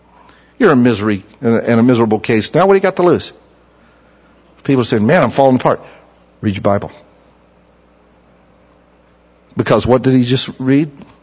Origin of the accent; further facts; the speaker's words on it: United States; That's because we're American, we don't know how to, from our hearts, praise.